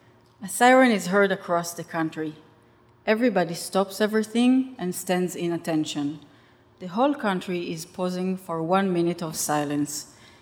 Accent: Rishon LeZion, Central District, Israel; English is a second language; With 8th grade level English, I tell him about my hometown, Rishon LeZion, and he tells me about Berlin.

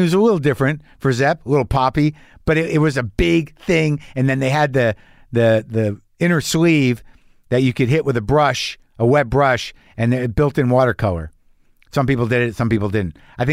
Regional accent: New Mexico, United States; in the high school milieu of towny rock where I grew up in New Mexico.

